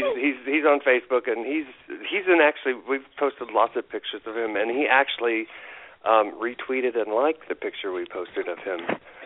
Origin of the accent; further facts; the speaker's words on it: Indiana, United States; I had a lot of cousins who I grew up in Indiana, and they were in Illinois.